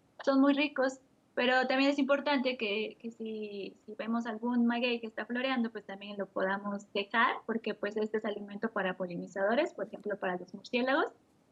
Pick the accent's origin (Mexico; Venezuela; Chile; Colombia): Mexico; del alimento que nos sostiene como mexicanos, ya está en los campos, ¿no?